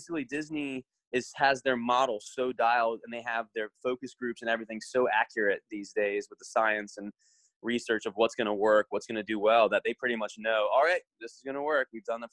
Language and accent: English; India; I was like very, you know, flattered by that, just being Indian.